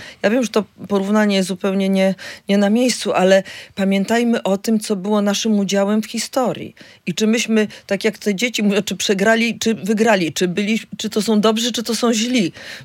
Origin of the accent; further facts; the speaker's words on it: Gdynia, Pomeranian Voivodeship, Poland; Ja jestem gdynianką, dlatego nawiązuję do Gdyni